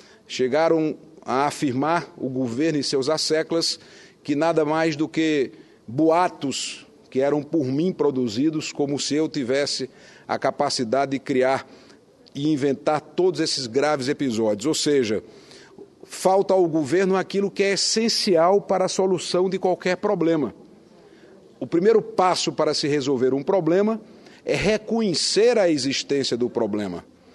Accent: Campina Grande, Paraíba, Brazil; born there; Campina Grande, cidade onde fui prefeito 3 vezes, onde nasci, onde tenho as minhas mais fortes raízes telúricas fincadas.

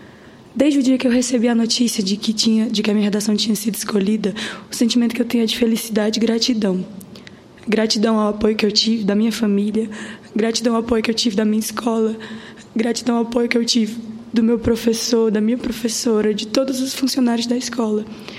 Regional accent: Piauí, Brazil; E eu fico muito feliz de ter saído lá da minha cidade, no interior do Piauí, que fica a mais de 400 quilômetros da capital, uma cidadezinha pequena

